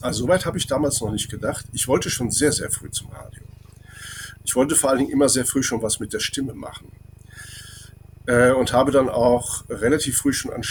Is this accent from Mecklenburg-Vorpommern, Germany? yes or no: no; Andernach, Rhineland-Palatinate, Germany; ich komme aus Andernach, da gibt es den Kranenberg.